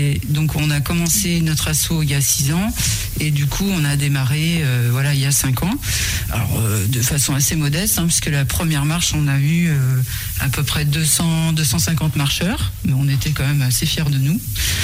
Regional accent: Bressuire, Nouvelle-Aquitaine, France; on est tous originaires de Bressuire, du Bocage, mais on a tous des vies un peu à l'extérieur

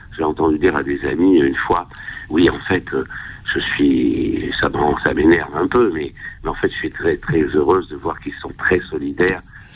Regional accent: Algeria; born there; moi, je suis né en Algérie

